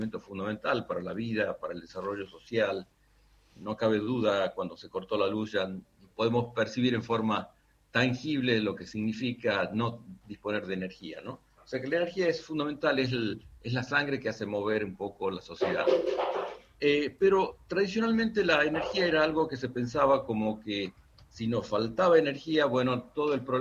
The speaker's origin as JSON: {"language": "Spanish", "region": "Salta", "country": "Argentina", "tie": "born or raised there", "moved": "yes", "said": "Yo soy oriundo de Salta, pero me vine de aquella ciudad, salí de Salta hace más de 50 años. Así que ahora tengo una mezcla de acentos probablemente originales mezclados con varios adicionales que se fueron agregando."}